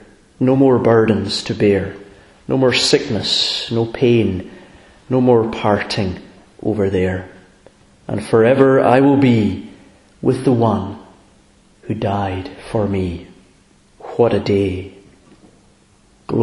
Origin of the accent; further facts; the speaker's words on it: Abergele, Wales, United Kingdom; On Thursday I was up in my, I was going to say my home country, Abergele.